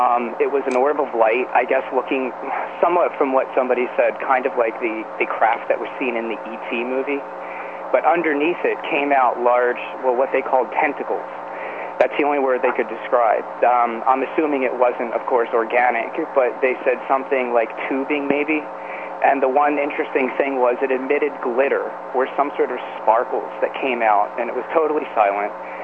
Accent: Philadelphia, Pennsylvania, United States; Good evening. … I'm from Philadelphia, Pennsylvania.

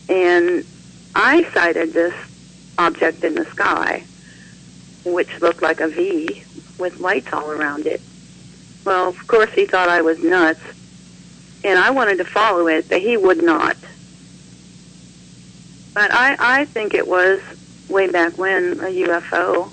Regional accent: Virginia, United States; I'm from Virginia.

